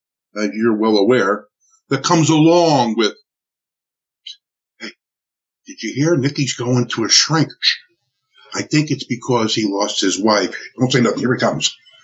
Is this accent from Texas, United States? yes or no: no; Newark, New Jersey, United States; I'm from Newark, New Jersey. I'm Italian.